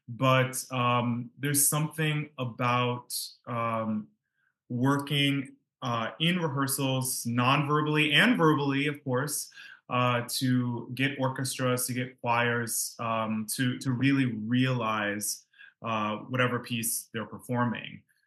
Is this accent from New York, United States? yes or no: yes; Grand Island, New York, United States; That's correct. I grew up on Grand Island and went to Grand Island Central Schools, spent a lot of time making music throughout Western New York until I went off to college.